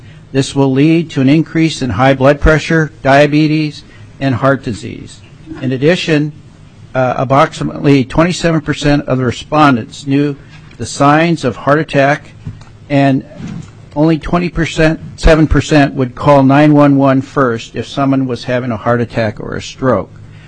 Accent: Wrangell, Alaska, United States; now in Juneau, United States; I'm a family physician born and raised in Wrangell, Alaska. I currently practice in Juneau

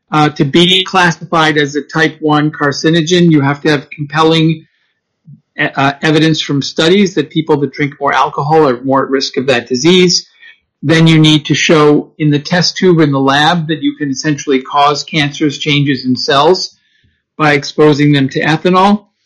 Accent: United States; now in Canada; I'm a physician from the States

